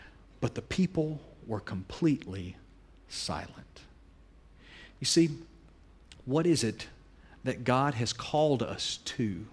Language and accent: English; Panama City, Florida, United States; I grew up, my hometown is Panama City, Florida. I grew up there.